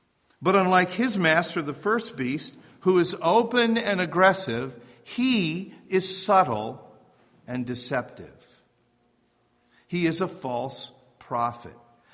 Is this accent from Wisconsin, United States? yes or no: yes; Wisconsin, United States; Wisconsin. That's where I spent all my formative years. God's promised land. But be that as it may, I grew up in the Midwest.